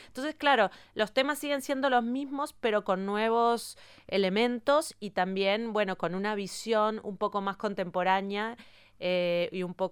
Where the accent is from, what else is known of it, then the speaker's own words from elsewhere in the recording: Uruguay; now in France; soy una latinoamericana, pero entonces como vivía en Uruguay, es otro tipo de latinoamericano.